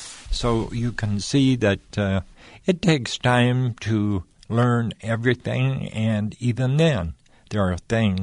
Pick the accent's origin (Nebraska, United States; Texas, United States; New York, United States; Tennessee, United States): Nebraska, United States; moved away; also born or lived in Wyoming; No, I grew up in Nebraska, but then moved to Wyoming.